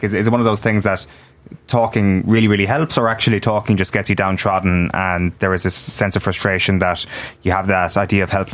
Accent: Ireland; As Irish people, we have the luxury to be able to switch this on and off in our own minds.

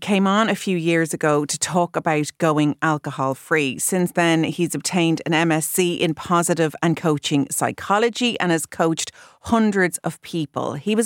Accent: Howth, County Dublin, Ireland; Well, it's the cliffs of Howth, and that's my hometown.

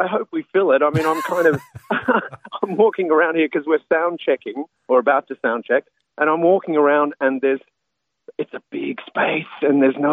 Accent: Australia; moved away as an adult; now in Ireland; growing up in Australia with all the British culture and establishment, I just assumed I'd probably move to the UK somewhere. And when I first moved to Ireland, I suddenly realized how similar Ireland was to Australia

